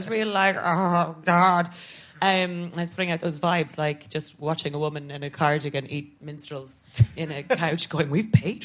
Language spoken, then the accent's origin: English; Ireland; because I'm a triple threat in terms of shame and not liking compliments, and that I'm an Irish Catholic woman.